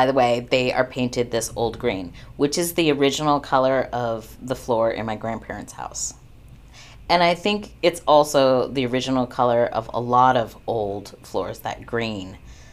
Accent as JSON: {"language": "English", "town": "Ashland", "region": "Oregon", "country": "United States", "tie": "born or raised there", "said": "So I grew up in Ashland. I rarely came to Medford. And we had, you know, a rivalry, Ashland-Medford rivalry."}